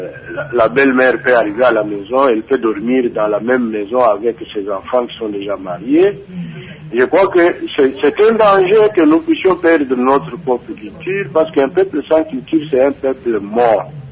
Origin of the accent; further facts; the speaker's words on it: Kasaï-Oriental, DR Congo; Prenons l'exemple qu'ici, chez nous, au Kasaï oriental